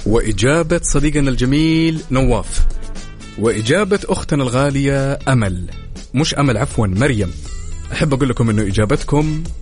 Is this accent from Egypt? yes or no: no; Khamis Mushait, Asir, Saudi Arabia; born there; أنا من مواليد خميس مشيط يا صديقتنا اللطيفة.